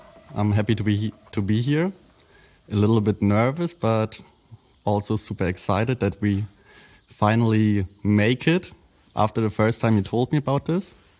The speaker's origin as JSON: {"language": "English", "region": "Berlin", "country": "Germany", "tie": "born or raised there", "said": "Berlin bred. Born and raised in Berlin, actually in Kreuzberg, where I grew up till the age of, I think, 4 or 5. And then we moved to the deep north, to Heiligensee in Reinickendorf, almost Brandenburg"}